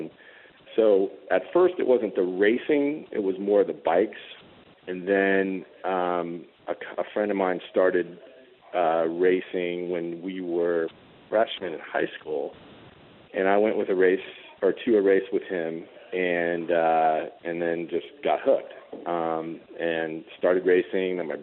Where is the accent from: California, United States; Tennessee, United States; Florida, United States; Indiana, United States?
California, United States; San Rafael; Well, I grew up in San Rafael, which is down in Marin County.